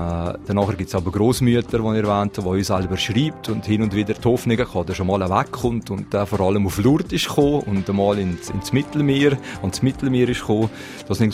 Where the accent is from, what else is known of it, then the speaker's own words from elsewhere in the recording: Valais, Switzerland; Ich bin in Leig aufgewachsen, habe 20 Jahre hier gelebt, bin nachher weg, bin dann wieder zurückgekommen.